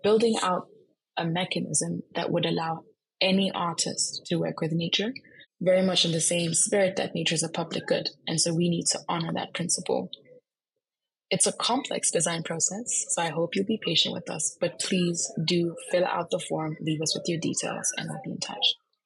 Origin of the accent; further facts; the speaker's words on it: Kenya; I come from Kenya, which has a staggeringly high amount of youth unemployment.